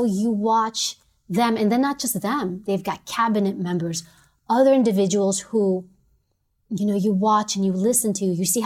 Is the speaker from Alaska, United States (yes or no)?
no; New York City, New York, United States; I'm from New York City. I go to Texas.